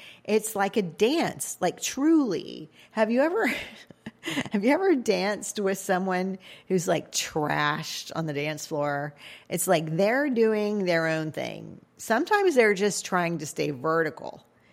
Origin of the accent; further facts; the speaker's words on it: Louisiana, United States; maybe it's because I'm Cajun